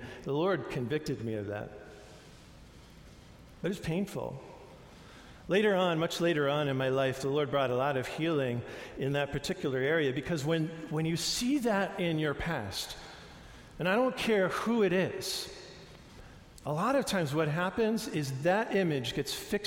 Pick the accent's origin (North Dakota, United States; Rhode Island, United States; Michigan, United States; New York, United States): New York, United States; I think I was around 12 years old and growing up in New York